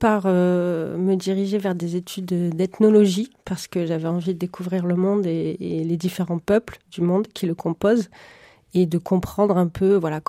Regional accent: Toulouse, Occitanie, France; Alors moi, je suis née à Toulouse et j'ai grandi dans la banlieue toulousaine

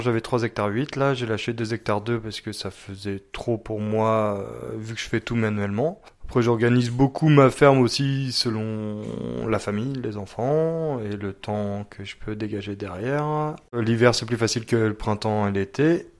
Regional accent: Angers, Pays de la Loire, France; Moi, je viens d'Angers à la base, j'ai fait un BTS à viticulture œnologie à Saumur et je suis arrivé au Pic Saint-Loup après mon BTS, donc à 22 ans.

